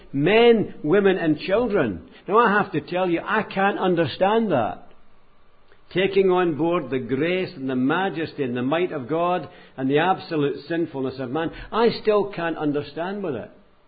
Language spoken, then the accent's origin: English; United States; it's not a heavy book, I'm an American